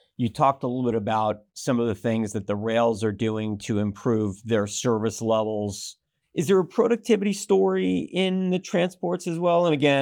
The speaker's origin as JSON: {"language": "English", "region": "New Jersey", "country": "United States", "said": "But I'm from New Jersey, so don't be offended by that comment."}